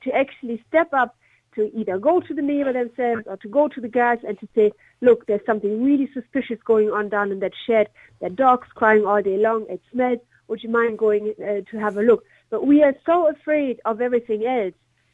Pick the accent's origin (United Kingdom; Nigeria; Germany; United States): Germany; So I'm originally from Germany, and it's probably like kind of 50-50.